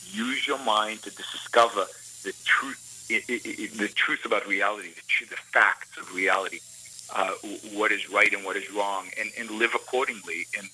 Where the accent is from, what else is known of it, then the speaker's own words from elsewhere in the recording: Israel; As most kids growing up in Israel in the 1960s and 70s, I was a socialist.